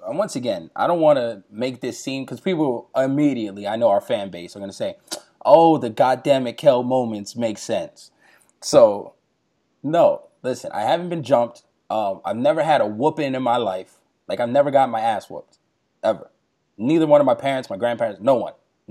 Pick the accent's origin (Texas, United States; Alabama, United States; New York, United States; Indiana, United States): New York, United States; but everyone thought it was cool that I was from New York.